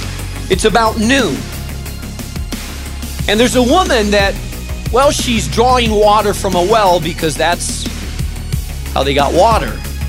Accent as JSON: {"language": "English", "country": "Spain", "tie": "born or raised there", "said": "And the town that I grew up in Spain, they also went to get well at the water."}